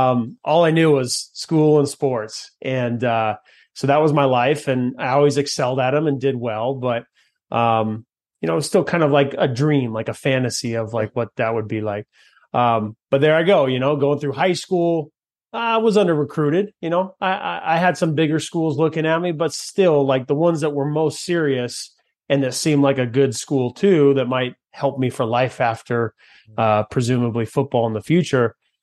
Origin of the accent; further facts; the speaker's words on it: Fresno, California, United States; I grew up in the West Coast, so all the Pac-10 schools at the time